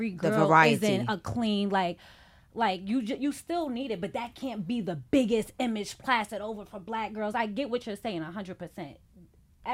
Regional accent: Harlem, New York, United States; now in Atlanta, United States; When I moved to Atlanta, that was something I saw that was completely different, because I'm from Harlem.

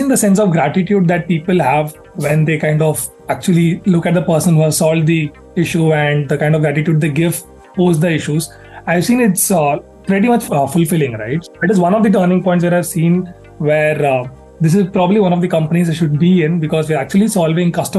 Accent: Singrauli, Madhya Pradesh, India; also born or lived in Vellore; I was born in Vellore, and soon we left for Singrauli, which is in Madhya Pradesh. And we lived there almost for 6 years in the 90s to the early 2000s.

